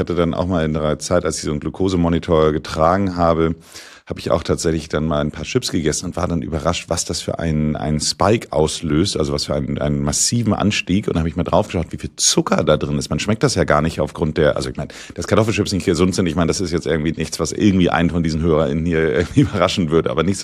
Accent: Hamburg, Germany; ich bin ja Hamburger

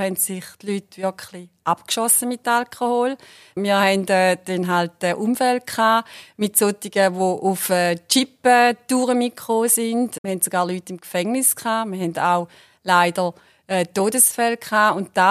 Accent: Eastern Switzerland, Switzerland; Und wie ihr ja meinen Dialekt, oder wie ich den nicht verstecken kann, ja, ich bin eine Ostschweizerin

